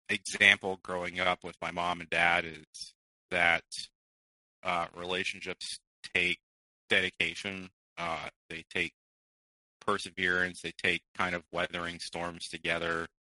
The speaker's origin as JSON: {"language": "English", "region": "Midwest", "country": "United States", "tie": "born there", "said": "I was born in the Midwest. My family travels quite a bit because of my father's occupation, and so we had actually moved outside of the country for a couple of years."}